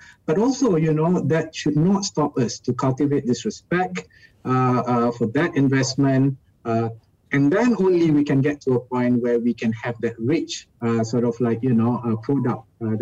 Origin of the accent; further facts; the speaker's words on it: Malaysia; my home country, Malaysia